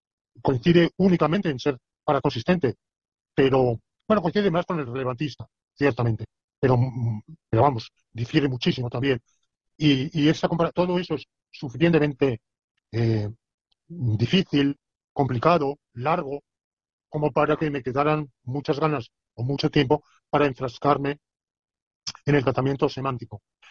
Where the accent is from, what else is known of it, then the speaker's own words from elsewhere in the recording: Alicante, Valencian Community, Spain; Es un tributo a mi ciudad natal, Alicante.